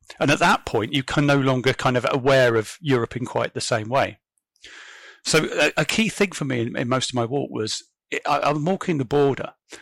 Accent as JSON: {"language": "English", "region": "South East England", "country": "United Kingdom", "said": "Although I'm from Kent, it's not supposed to be about me."}